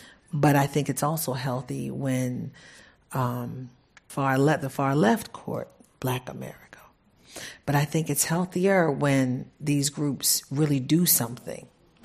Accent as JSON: {"language": "English", "town": "Baltimore", "region": "Maryland", "country": "United States", "said": "I'm from Baltimore. I was going to give a good Baltimore drag"}